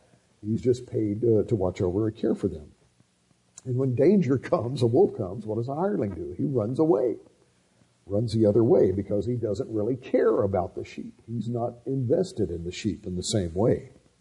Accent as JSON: {"language": "English", "region": "Alabama", "country": "United States", "tie": "born or raised there", "said": "I grew up in Alabama, and I was 15 when my family started attending the church."}